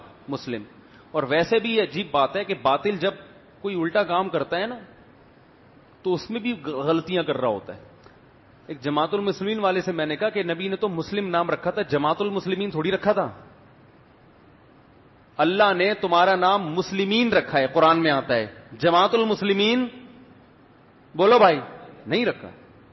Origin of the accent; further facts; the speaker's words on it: Pakistan; مجھ سے پوچھیں گے، میں کہتا ہوں میں پاکستانی، تو کہیں گے ہم کیا جاپانی لگ رہے ہیں آپ کو شکل سے؟